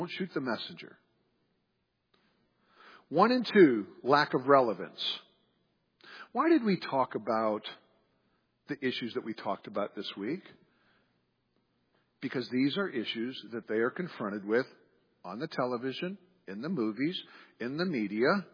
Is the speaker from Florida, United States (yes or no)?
no; Kentucky, United States; My state, my home state, is Kentucky.